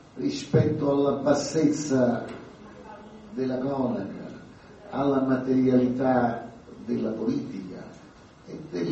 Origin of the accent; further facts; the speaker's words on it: Naples, Campania, Italy; e io napoletano